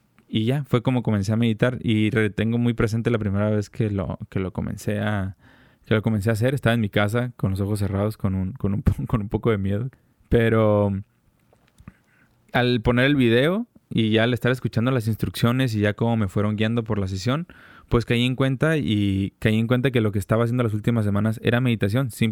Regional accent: Tijuana, Baja California, Mexico; tengo 30 años, soy licenciado en negocios internacionales. Soy de aquí de Tijuana

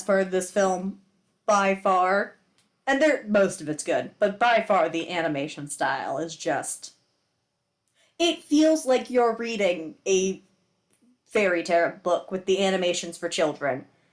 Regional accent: Ireland; I probably have relatives who are from the Kilkenny area because I'm from Southern Ireland area.

